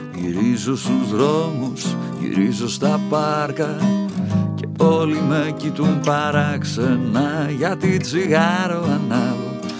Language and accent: English; Epirus, Greece; English is a second language; my mother, also me, I am from Zagori.